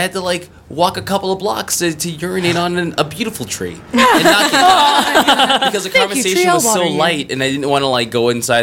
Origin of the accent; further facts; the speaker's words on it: United States; I'm an adult. I'm an American adult, but I'm an adult.